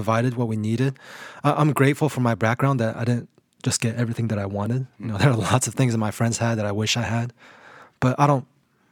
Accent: Brazil; now in United States; You know, I had a lot of fun growing up in Brazil.

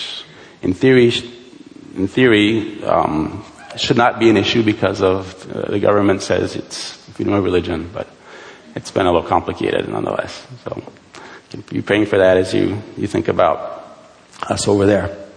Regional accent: France; Most of you know that I grew up in France, where my parents are missionaries.

